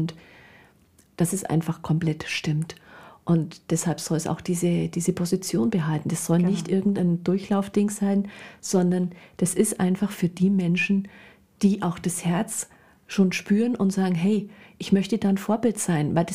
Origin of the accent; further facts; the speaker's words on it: Bavaria, Germany; Die Karten wurden in der kleinen Druckerei in meiner Heimat gedruckt, also in Oberfranken. Das hört man natürlich auch, dass ich hier nicht aus Hamburg komme.